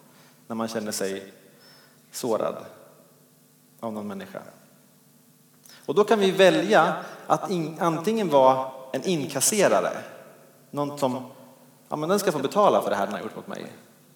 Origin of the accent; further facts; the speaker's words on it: Dalarna County, Sweden; Hemma i Dalarna där jag kommer ifrån så har vi en ganska stor trädgård.